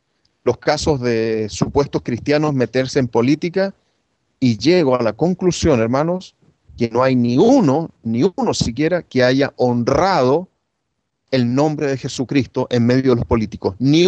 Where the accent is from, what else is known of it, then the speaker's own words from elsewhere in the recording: Chile; Yo conozco en Chile, en mi país, tengo personas que incluso años atrás yo apoyé para que llegasen a altos puestos en la política, en mis tiempos de ignorancia, cuando yo era un evangélico pentecostal.